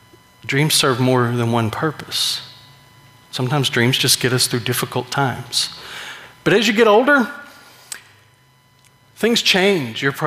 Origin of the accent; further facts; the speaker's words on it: McDonough, Georgia, United States; we went over to my hometown. My mom doesn't live there anymore. And we drove by this church that I was a youth group. I was a member of their youth group for a while. And the church kind of sits up on a hill in the middle of downtown McDonough